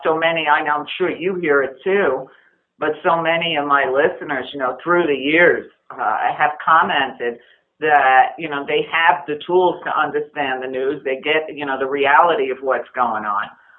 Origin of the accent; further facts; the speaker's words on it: New York, United States; That's something I learned growing up in New York.